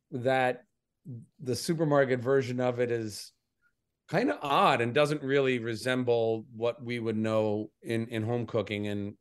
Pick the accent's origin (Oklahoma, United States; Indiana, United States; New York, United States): Indiana, United States; Jasper; My hometown of Jasper, Indiana had three breweries on the cusp of Prohibition